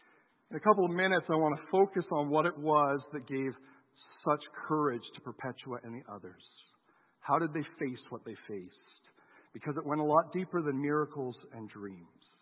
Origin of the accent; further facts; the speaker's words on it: Canada; I wouldn't expect you to put your hands up anyways, we're Canadian.